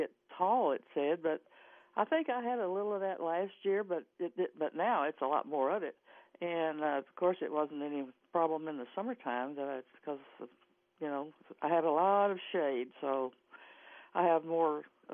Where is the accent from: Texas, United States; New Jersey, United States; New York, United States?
Texas, United States; Hey, I'm native Texan. Give me the shade any day.